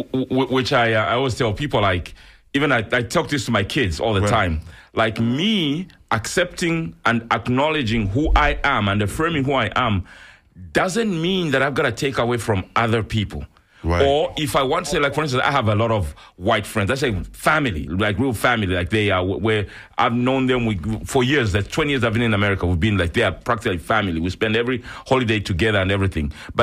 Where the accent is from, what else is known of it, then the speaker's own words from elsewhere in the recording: Zambia; like I'm a Zambian, I'm an African from Zambia.